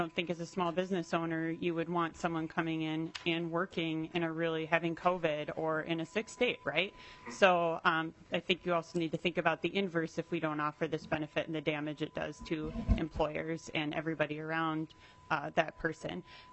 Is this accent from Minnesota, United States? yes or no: yes; Duluth, Minnesota, United States; I'm from Duluth